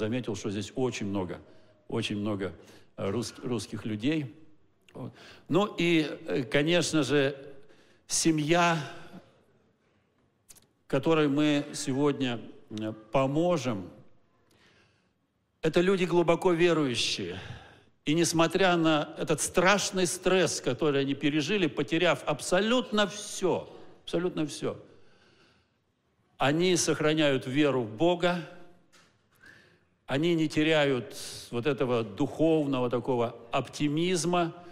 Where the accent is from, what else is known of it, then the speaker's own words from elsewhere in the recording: Nizhny Novgorod, Nizhny Novgorod Oblast, Russia; в Нижнем Новгороде, в моем родном городе, где я закончил когда-то в Горьком медицинский институт